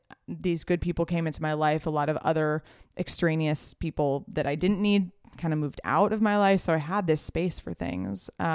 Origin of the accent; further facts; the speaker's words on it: Los Angeles, California, United States; now in Venice, United States; Because I grew up here. I grew up in Hollywood, and then I slowly have moved my way west